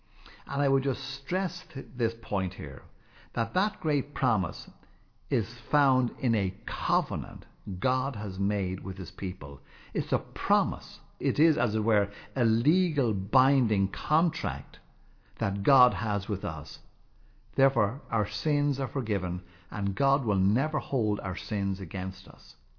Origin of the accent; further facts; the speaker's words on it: Ireland; I'm born in Ireland. I've got no control over that. I'm Irish.